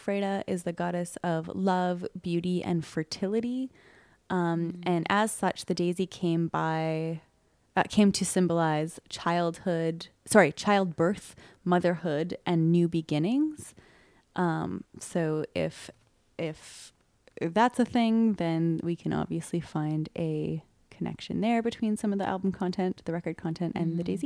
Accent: Ithaca, New York, United States; I am from Ithaca

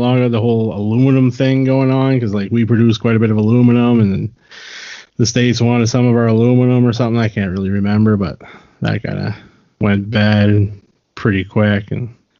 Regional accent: New Brunswick, Canada; The east coast of New Brunswick, basically, right on the border with Nova Scotia, almost.

